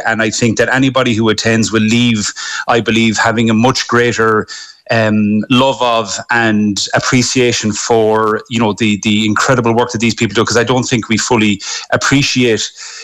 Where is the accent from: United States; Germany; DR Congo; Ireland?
Ireland; Gort, County Galway; because I'm from Gort and live in Gort